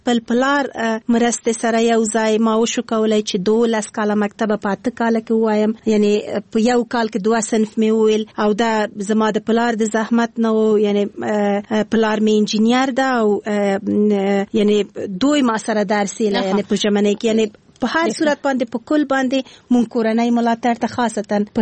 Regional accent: Kabul, Afghanistan; born there; زه د اصلا پلار مې د خوست ده مور مې د پکتیا ده او زه په خپله کابل کې زیږیدلی یم خو په هر صورت د خوست هیل کېږم

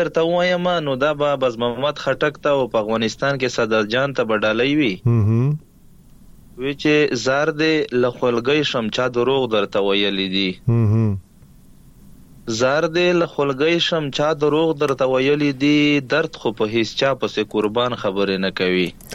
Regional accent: Khyber Pakhtunkhwa, Pakistan; now in Bannu, Pakistan; مونږ اصل کې د وزیرستان یو خووس په بنو کې پاتې کیږو وزیر یما.

